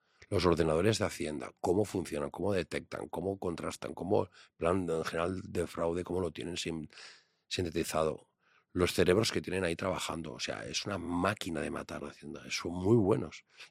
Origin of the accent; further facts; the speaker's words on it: Catalonia, Spain; lo pago porque es España, porque España, como catalán